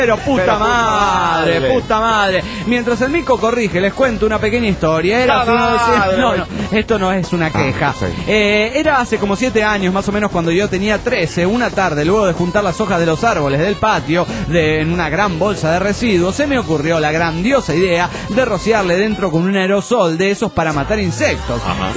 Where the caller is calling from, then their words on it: Wanda, Misiones, Argentina; de Wanda Misiones Argentina.